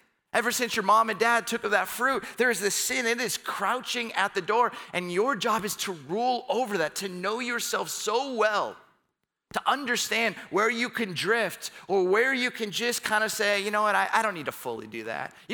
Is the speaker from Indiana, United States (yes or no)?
no; Camarillo, California, United States; When I was a kid, I went to this restaurant in my hometown, Camarillo, California.